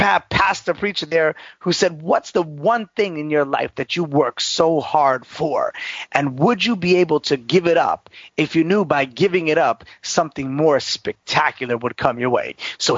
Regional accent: Greenwich, Connecticut, United States; And Eric and I grew up together in Greenwich

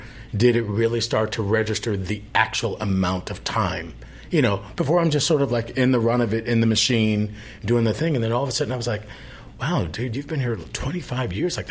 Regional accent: Chicago, Illinois, United States; born there; No, I was born in Chicago.

